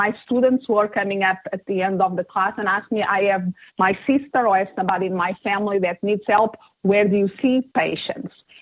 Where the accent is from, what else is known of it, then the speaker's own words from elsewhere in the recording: Portugal; accent: Portuguese; English is a second language; now in Phoenix, United States; I'm originally from Portugal, so it's the Portuguese accent that I have.